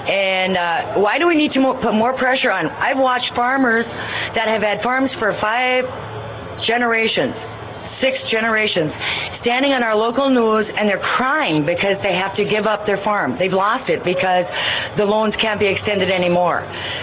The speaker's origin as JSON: {"language": "English", "town": "Walker", "region": "Minnesota", "country": "United States", "said": "I'm from Walker, Minnesota."}